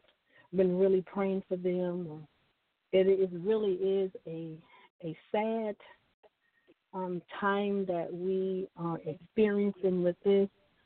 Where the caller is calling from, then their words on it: Houston, Texas, United States; I'm calling from Houston, Texas.